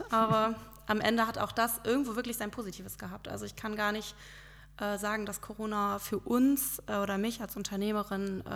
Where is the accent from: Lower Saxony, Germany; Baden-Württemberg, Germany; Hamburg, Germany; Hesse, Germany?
Lower Saxony, Germany; Bad Bentheim; also born or lived in Gronau; ich bin hier in Bad Bentheim aufgewachsen, in Gronau geboren und ja, habe das Abi hier gemacht und bin dann aber erstmal so weit wie möglich weggezogen